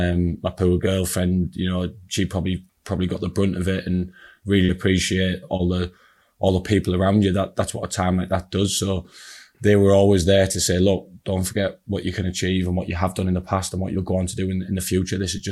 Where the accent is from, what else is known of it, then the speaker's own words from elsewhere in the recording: Middlesbrough, North East England, United Kingdom; part of leaving my hometown club that I was captain of, which, as you know, Clem, meant a lot to me and does to anyone from Middlesbrough.